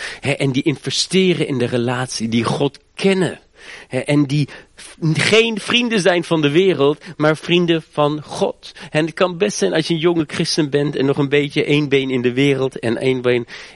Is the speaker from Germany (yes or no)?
yes; Germany; Dutch is a second language; Ik ben in Duitsland opgegroeid, ik weet het echt niet.